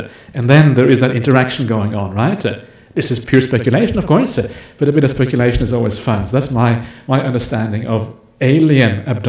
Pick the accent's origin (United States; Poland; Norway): Norway; They didn't know that there was such a place as Norway, right? That's where I'm from. I'm from Norway.